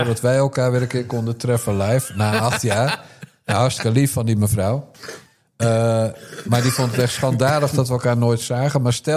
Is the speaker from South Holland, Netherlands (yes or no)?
yes; South Holland, Netherlands; uit de buurt waar ik opgegroeid ben. Beetje Rotterdams accent.